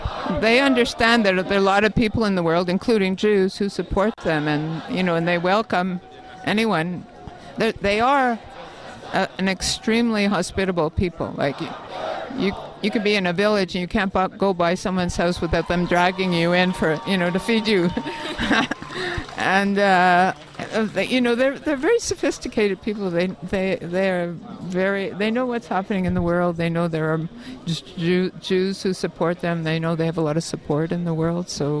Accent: Montreal, Quebec, Canada; I'm 80 years old, which means, and I grew up in Montreal.

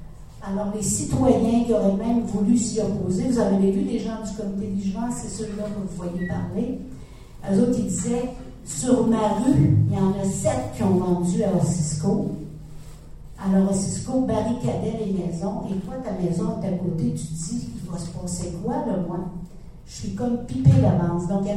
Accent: Malartic, Quebec, Canada; Moi, je suis de Malartic. J'ai vu la ville, je suis née à Malartic. Mes parents sont enterrés à Malartic. Ils ont élevé leurs 11 enfants à Malartic. J'ai connu la ville quand il y avait 8000 de population.

